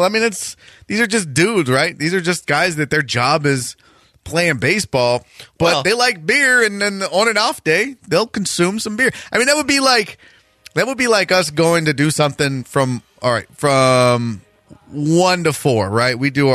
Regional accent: United States; Yeah, of course I do. I'm an American.

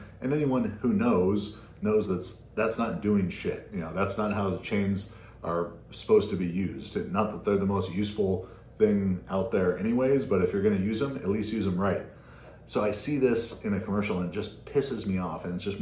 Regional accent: California, United States; growing up in Orange County, he trained out at different places

